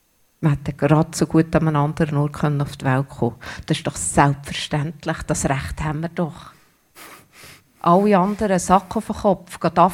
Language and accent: German; Switzerland; Einfach so sind wir Schweizer.